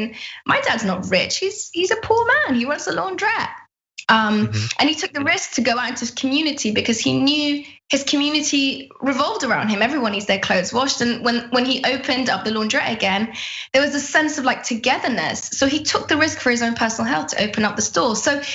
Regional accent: Afghanistan; You know, I'm from Afghanistan. I'm born into a country where dressing a certain way, talking a certain way, being a certain sex or gender can be enough to get you killed.

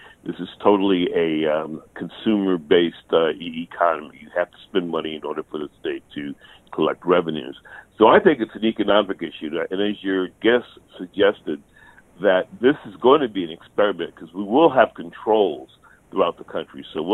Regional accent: Massachusetts, United States; also born or lived in Staten Island, New York; now in Mississippi, United States; listen to your program almost every day from Massachusetts originally, but I was born in Staten Island, New York.

